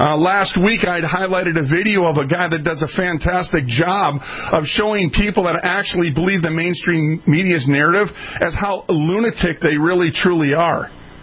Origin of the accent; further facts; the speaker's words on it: Minnesota, United States; For those that didn't know, I'm from Minnesota.